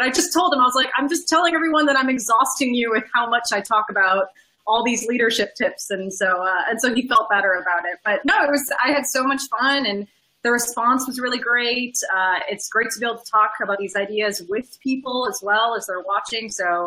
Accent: Canada; yeah, I'm Canadian, and I'm in the process of renewing my visa so I can stay here

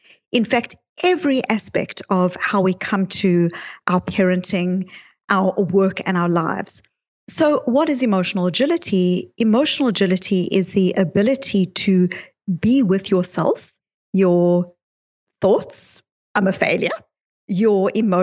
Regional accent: South Africa; So I became interested in these ideas when I grew up in South Africa. I was born into apartheid South Africa

